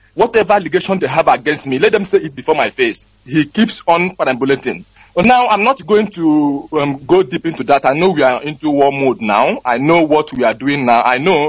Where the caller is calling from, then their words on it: Bangkok, Thailand; I'm calling from Thailand, Bangkok.